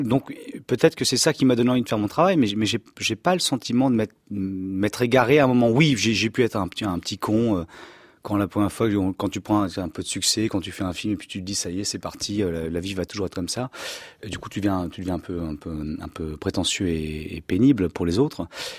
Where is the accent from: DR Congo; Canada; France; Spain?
France; Strasbourg, Grand Est; j'ai grandi à l'Opéra, à Strasbourg, avec mes parents.